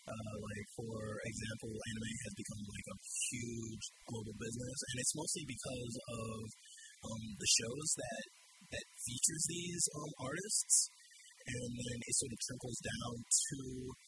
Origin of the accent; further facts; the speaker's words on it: United States; because as you can see, I'm like an American. I can't really understand. I was never really taught Japanese